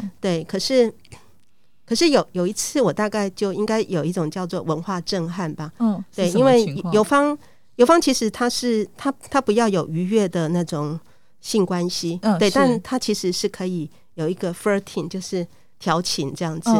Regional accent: Taiwan; 就是他们全村寨的人都知道我来自台湾。

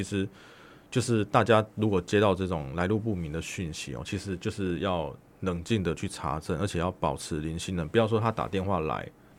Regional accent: Taiwan; 所以越来越我觉得我们台湾的民众会越到后面哦

